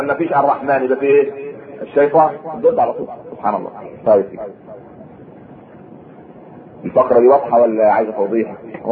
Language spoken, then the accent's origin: Arabic; Egypt; يبقى كم جاهل عندنا في مصر؟ كلنا بنشتكي.